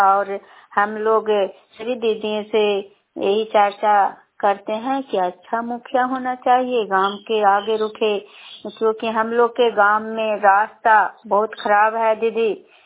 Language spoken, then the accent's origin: Hindi; Manpur, Bihar, India; ग्राम मानपुर दमोदरपुर पंचायत है और नालंदा जिला की निवासी हूँ।